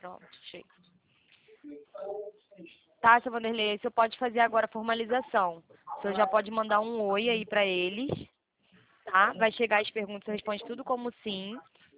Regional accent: Rio de Janeiro, Brazil; Isso, eu sou do Rio.

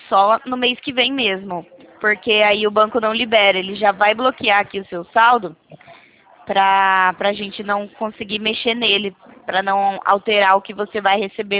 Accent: São Paulo, Brazil; Eu sou do interior de São Paulo.

